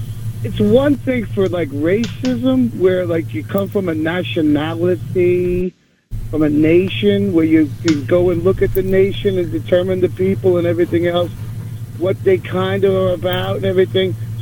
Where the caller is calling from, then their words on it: New Jersey, United States; from New Jersey.